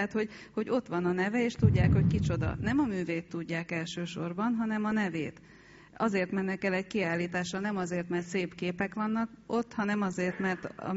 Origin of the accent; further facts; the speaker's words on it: Hungary; also born or lived in Cluj-Napoca, Romania; hogy Kolozsvárt ott hagytuk, elhagytuk, és Magyarországra jöttünk, 87-ben történt, és ott nőttem fel.